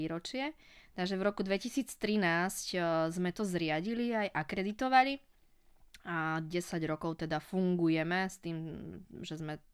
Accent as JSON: {"language": "Slovak", "town": "Krupina", "region": "Banská Bystrica Region", "country": "Slovakia", "said": "Ja som z Krupiny, takže áno, ja to tam poznám"}